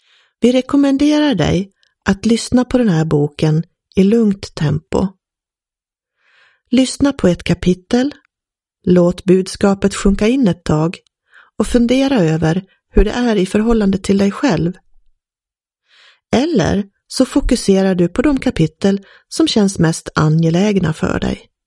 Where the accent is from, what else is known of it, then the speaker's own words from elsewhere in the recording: Ludvika, Dalarna County, Sweden; born there; Jag är född 1961 i Ludvika.